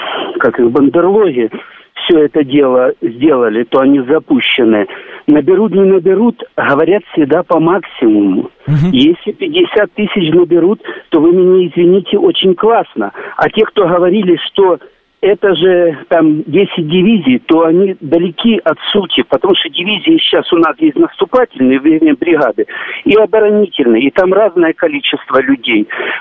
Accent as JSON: {"language": "Russian", "town": "Donetsk", "region": "Donetsk Oblast", "country": "Ukraine", "tie": "born or raised there", "said": "я сам родился, вырос в Донецке, у меня квартира на Куйбышева улице."}